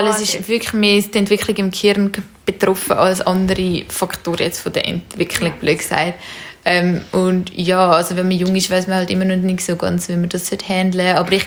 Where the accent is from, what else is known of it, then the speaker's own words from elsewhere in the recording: Zurich, Switzerland; wir sind ja in Zürich aufgewachsen, ist es sehr verbreitet.